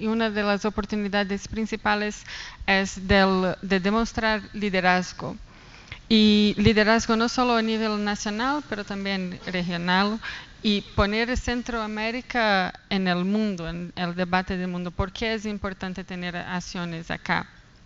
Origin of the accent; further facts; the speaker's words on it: Brazil; Spanish is a second language; now in London, United Kingdom; Soy brasileña y vivo en Londres, entonces de una cierta forma me identifico con Linda, que estoy acá, pero no soy de acá.